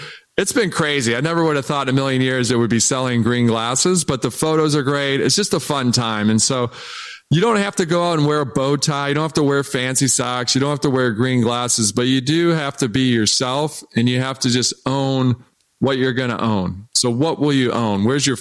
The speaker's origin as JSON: {"language": "English", "town": "Detroit", "region": "Michigan", "country": "United States", "tie": "born or raised there", "said": "you can imagine I grew up in Detroit."}